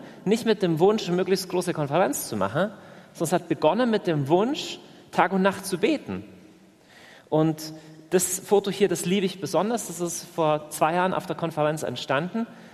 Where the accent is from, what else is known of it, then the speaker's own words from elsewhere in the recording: Augsburg, Bavaria, Germany; ich komme aus Augsburg